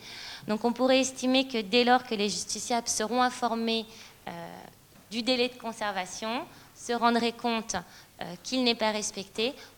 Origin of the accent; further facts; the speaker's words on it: France; connaît moins d'exceptions que chez nous en France